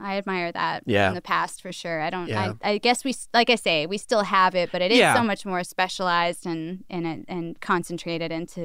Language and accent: English; Georgia, United States; But of course, I'm from Georgia where we rarely go under 30.